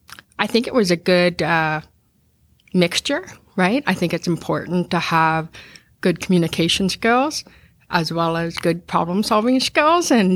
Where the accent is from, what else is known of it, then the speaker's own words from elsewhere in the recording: Regina, Saskatchewan, Canada; he knew I was from Regina